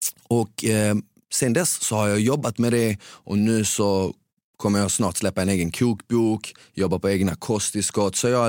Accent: Malmö, Skåne, Sweden; accent: Skåne; also born or lived in Bosnia; Som ni hör så är jag från Skåne. Men jag är född i Bosnien. Jag kom till Sverige när jag var 3 år gammal som flykting med mina föräldrar.

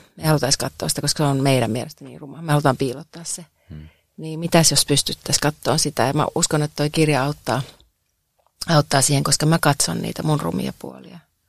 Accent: Kuopio, North Savo, Finland; kato kun mä oon Kuopiosta kotoisin, niin savolaisethan on tämmöisiä

